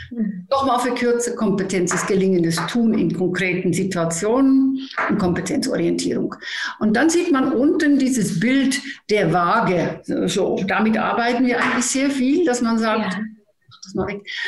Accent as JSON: {"language": "German", "country": "Netherlands", "second_language": "German", "said": "Aber irgendwoher bin ich immer noch Holländerin. Ich komme ja eigentlich aus Holland."}